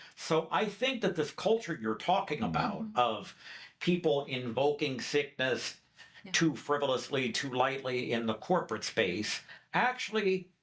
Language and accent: English; United States; Look, everybody knows from my accent that unlike these two lovely human beings here, I'm American.